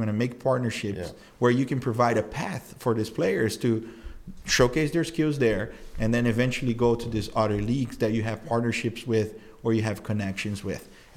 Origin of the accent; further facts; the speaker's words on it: Brazil; I grew up in Brazil